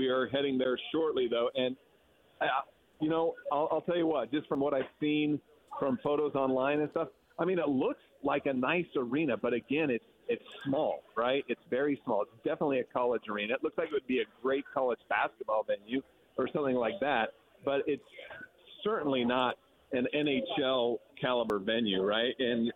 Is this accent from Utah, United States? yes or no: yes; Salt Lake City, Utah, United States